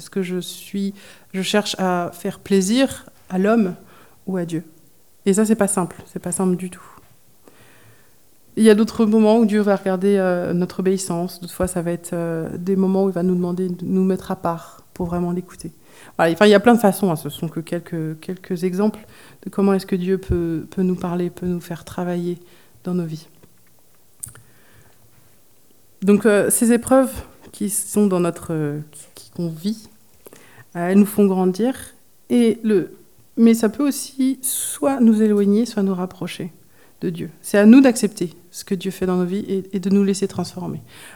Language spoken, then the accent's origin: French; France; en plus en tant que Français, on a un peu la rébellion dans le sang.